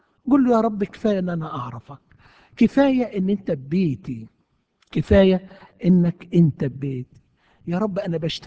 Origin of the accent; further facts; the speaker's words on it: Egypt; now in United States; احنا في امريكا يا اخي، بيتنا على امريكا. صدقوني احنا جايين من مصر يا حبايبي، شايلين كنيستنا معانا، وشايلين عاداتنا وتقاليدنا جوانا